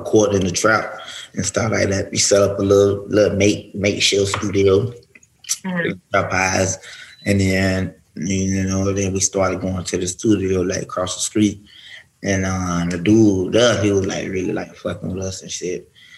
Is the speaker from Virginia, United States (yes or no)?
no; Pompano Beach, Florida, United States; I'm from Pompano, I pop a hole, yeah.